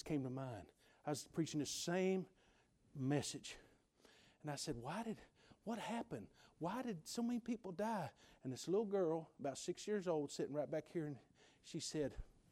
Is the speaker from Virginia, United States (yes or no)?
yes; Virginia, United States; Not only am I from Virginia, but I'm from Southwest Virginia.